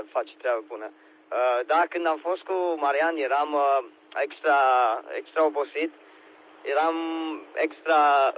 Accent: Romania; now in United Kingdom; sunt foarte fericit că sunt de origine român, sunt român

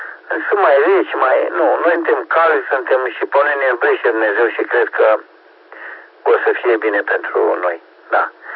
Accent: Romania; Suntem de calitate, că suntem români toți și eu iubesc România și nația română

